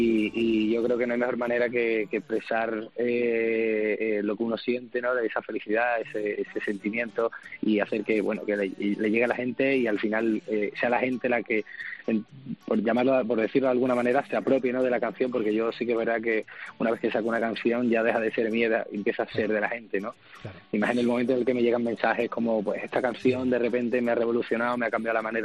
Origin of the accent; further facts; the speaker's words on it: Seville, Andalusia, Spain; como se dice en mi tierra, transmitir, ¿no?, todo el rato, y ser sevillano, por supuesto, para mí es un orgullo.